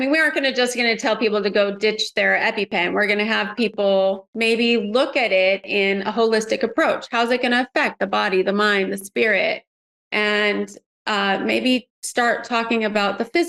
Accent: Colorado, United States; I'm allergic to horses and there was a time I grew up in Colorado, there's plenty of horses there.

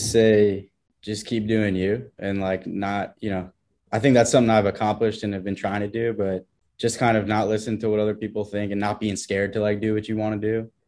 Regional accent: Florida, United States; You know, growing up in South Florida, going to school in Bloomington, coming here has been very, very different.

